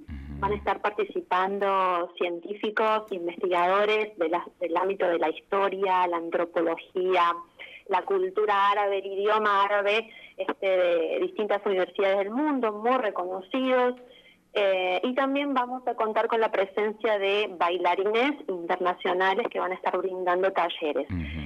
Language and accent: Spanish; Córdoba, Argentina; also born or lived in Trelew; now in San Rafael, Argentina; Yo soy un poco nómade, Yo soy oriunda de Córdoba.